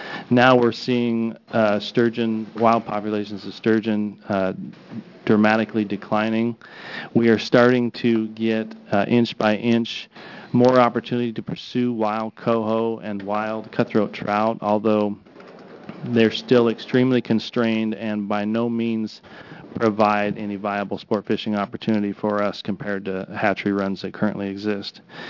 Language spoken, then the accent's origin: English; Bay City, Oregon, United States; I live in Tillamook County. I'm from Bay City